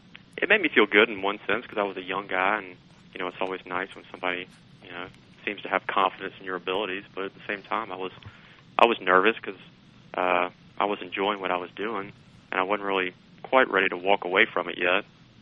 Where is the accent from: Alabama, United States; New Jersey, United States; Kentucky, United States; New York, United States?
Alabama, United States; Birmingham; I grew up in Birmingham